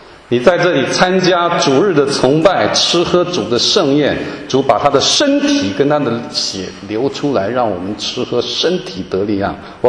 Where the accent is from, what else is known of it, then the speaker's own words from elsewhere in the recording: Taiwan; 我从台湾来我都吓了